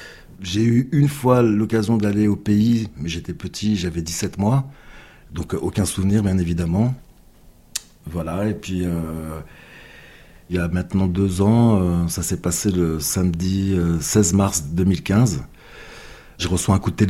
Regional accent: Paris, Île-de-France, France; born there; j'ai 44 ans. Je suis né en France, à Paris, dans le 13e arrondissement.

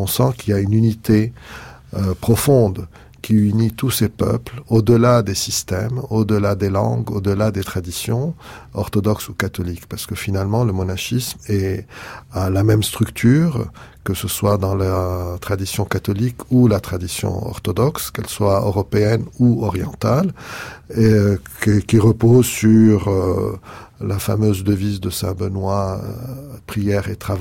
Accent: North Governorate, Lebanon; Alors moi je suis originaire de la vallée de Kadisha, qui est la vallée sainte du Liban

